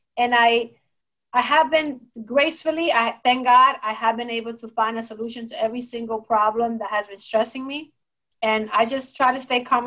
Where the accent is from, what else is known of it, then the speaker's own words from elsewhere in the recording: Bronx, New York, United States; I'm Dominican and I'm from the Bronx.